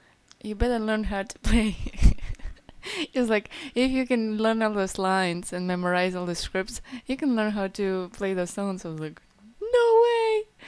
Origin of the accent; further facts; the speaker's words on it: Ukraine; Otherwise, I'm from Ukraine.